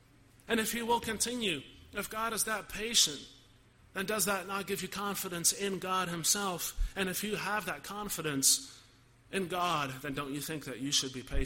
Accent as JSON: {"language": "English", "country": "Canada", "said": "Now we are Reformed. Many of us have at least a little bit of Dutch in our background, and on top of that, we're Canadian."}